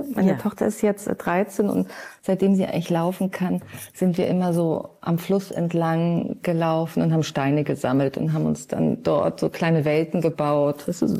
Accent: Munich, Bavaria, Germany; born there; als gebürtige Münchnerin muss ich meiner Heimat den Credit geben

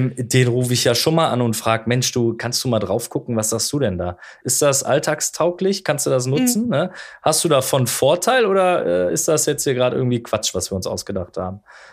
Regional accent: Rhineland, Germany; ich komme ja aus dem Rheinland, habe ich am Anfang gesagt.

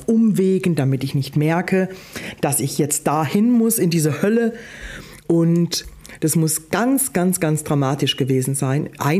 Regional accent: Germany; ich bin im Odenwald groß geworden

